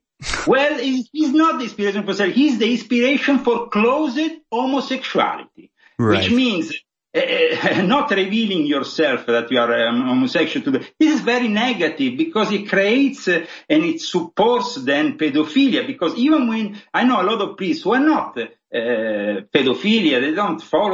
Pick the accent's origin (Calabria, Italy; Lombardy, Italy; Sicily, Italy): Sicily, Italy; I'm from Sicily. I know how it is.